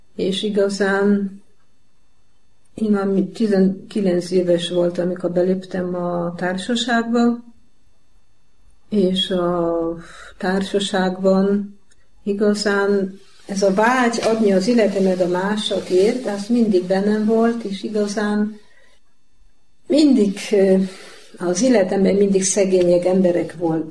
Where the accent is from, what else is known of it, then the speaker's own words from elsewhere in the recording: Poland; born there; Hungarian is a second language; Én Lengyelországban születtem, és nagyon vallásos családból származom.